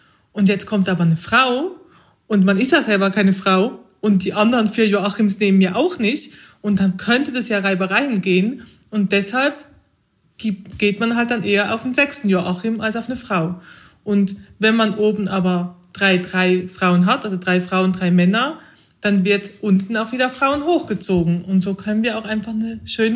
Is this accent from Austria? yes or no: no; Switzerland; als Schweizerin muss ich jetzt die Schokoladenmetapher bringen dazu